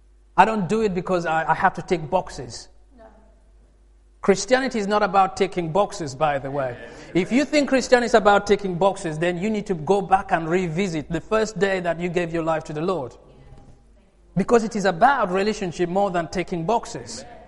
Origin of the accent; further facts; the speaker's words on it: Uganda; I'm from Uganda, by the way. So Uganda is my native country, but I call myself English. In fact, I call myself Ugandan English.